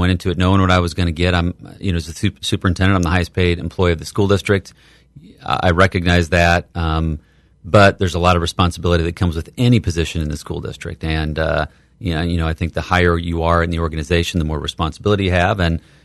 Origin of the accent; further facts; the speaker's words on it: Bloomington, Illinois, United States; I'm from Bloomington Normal myself, so ISU is a teaching school